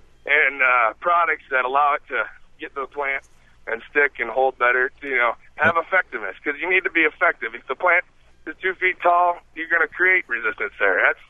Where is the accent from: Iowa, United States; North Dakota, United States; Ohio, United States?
Iowa, United States; Yes, I'm a farmer from Northwest Iowa. I've joined the farm with my family. I'm third generation